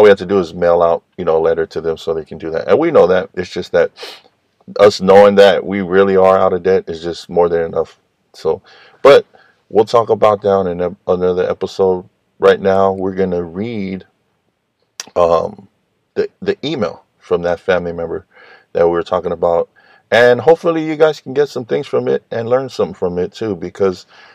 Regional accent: San Francisco, California, United States; I grew up in San Francisco, and man, I remember in school a lot of the kids, mainly kids, came from the hood.

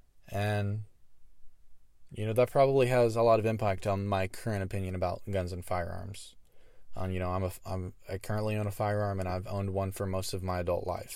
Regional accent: the South, United States; I grew up in the South. I grew up around firearms

